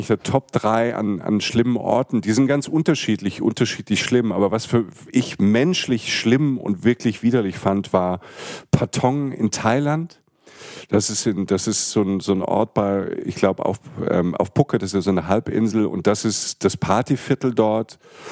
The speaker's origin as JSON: {"language": "German", "country": "Albania", "said": "Und ja, wir sind Albaner und hinher."}